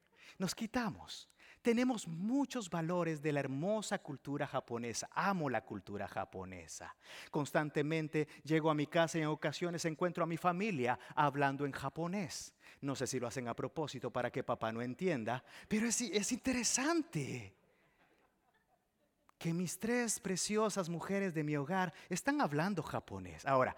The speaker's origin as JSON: {"language": "Spanish", "country": "El Salvador", "said": "Que los que sabemos que somos del Salvador sabemos que si aquí te ponen un plato de sopa, te vas a quedar con hambre."}